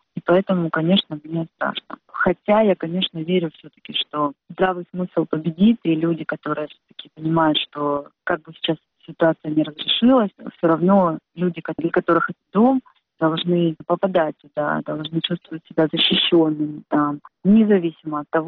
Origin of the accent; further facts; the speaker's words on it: Crimea, Ukraine; also born or lived in Central Asia; now in Kyiv, Ukraine; для меня дом, конечно, это все-таки Крым. Все-таки это ощущение родины 100%. Это там, где похоронены мои бабушки, дедушки и так далее.